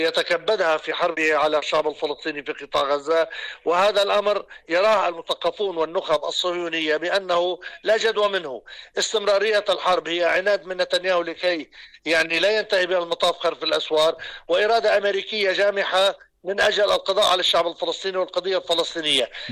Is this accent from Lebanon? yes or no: yes; Lebanon; والخطر الجامح الذي يتشكل علينا كلبنانيين